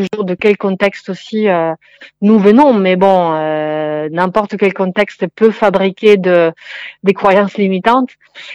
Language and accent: French; Emilia-Romagna, Italy; Qui vient et venait d'Emilia-Romagne, une région au cœur de l'Italie, là d'où je viens aussi.